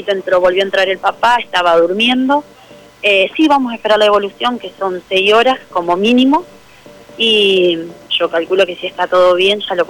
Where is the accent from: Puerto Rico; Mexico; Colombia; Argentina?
Argentina; Santo Tomé; yo soy de Santo Tomé